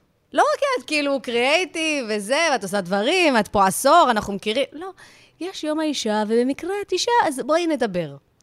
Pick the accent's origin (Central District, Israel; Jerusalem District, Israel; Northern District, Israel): Central District, Israel; Yavne; אני מיבנה נשמה